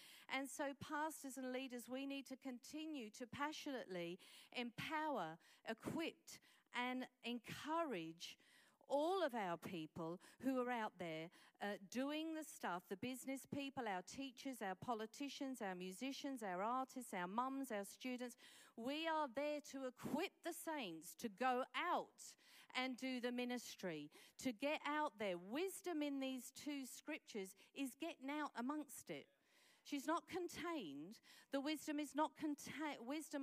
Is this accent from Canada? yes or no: no; London, United Kingdom; When I was growing up in London, we lived for a while when I was a young girl in a cul-de-sac in London